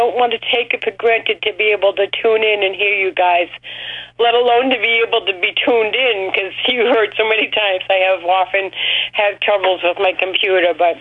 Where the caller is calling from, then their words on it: Rochester, New Hampshire, United States; from Rochester, New Hampshire.